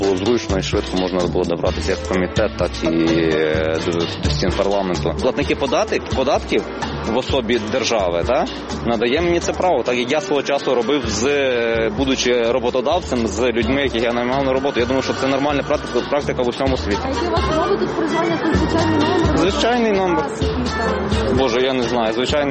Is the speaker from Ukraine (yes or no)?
yes; Kharkiv, Kharkiv Oblast, Ukraine; Мой родной город Харьков. Я его очень люблю.